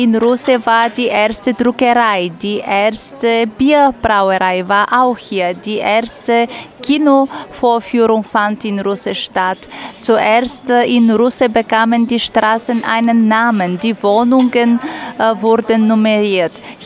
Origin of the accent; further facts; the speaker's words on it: Ruse, Ruse Province, Bulgaria; bin in Russe geboren und aufgewachsen. Ich bin 47 Jahre alt